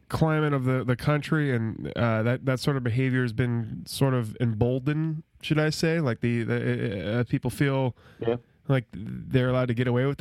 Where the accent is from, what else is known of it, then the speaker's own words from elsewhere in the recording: the South, United States; Yeah, well, Nick, I mean, you and we're all from the South.